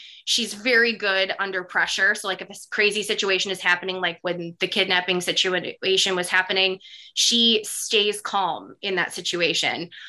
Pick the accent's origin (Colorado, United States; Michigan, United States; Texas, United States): Michigan, United States; also born or lived in California; now in Florida, United States; I grew up in Michigan. So I grew up in the Midwest and I lived in California for a time. And then, you know, living in Florida